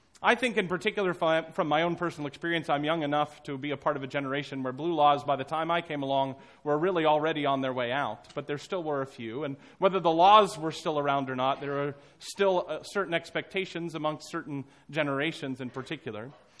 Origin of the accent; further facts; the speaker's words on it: West Virginia, United States; Well, I'm from West Virginia, Alan.